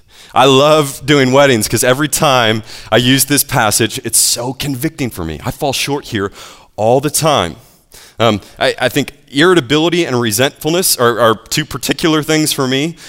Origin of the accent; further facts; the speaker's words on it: the South, United States; I'm from the South, I've returned to the South now, and I know how it goes here sometimes.